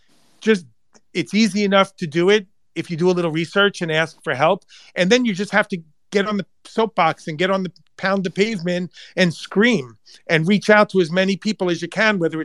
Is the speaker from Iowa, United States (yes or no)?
no; Long Island, New York, United States; born there; English is a second language; I struggle with English and I'm born in Long Island and my kids never let me forget how bad my accent is.